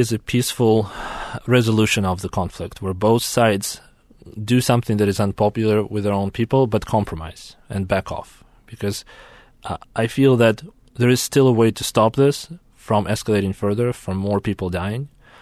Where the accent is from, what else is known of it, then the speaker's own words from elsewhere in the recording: Kharkiv, Kharkiv Oblast, Ukraine; It's the closest water you have to my hometown, Kharkiv. It's the only kind of seaside that we have in Ukraine.